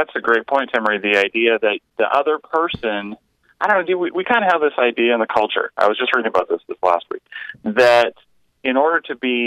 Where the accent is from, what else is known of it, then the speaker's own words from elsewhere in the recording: Canada; now in Eugene, United States; It's an adjustment from Southern California, but, you know, I'm actually liking it a lot more than I thought I would, to be honest.